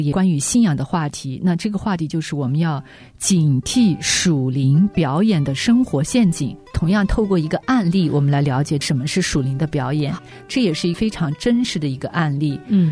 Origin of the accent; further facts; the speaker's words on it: China; 我们中国人